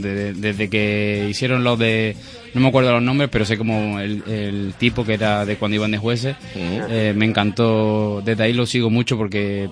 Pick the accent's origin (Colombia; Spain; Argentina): Spain; Córdoba, Andalusia; Yo soy de Córdoba y el Carnaval de Cádiz me pilla bastante lejos